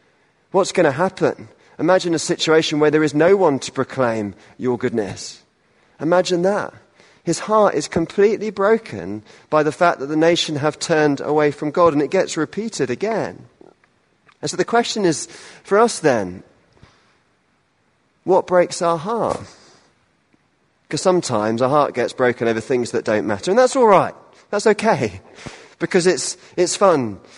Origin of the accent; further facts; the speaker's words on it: Portsmouth, South East England, United Kingdom; born there; My father was Irish. My mother was English. I was born in Portsmouth, sort of in the south of England.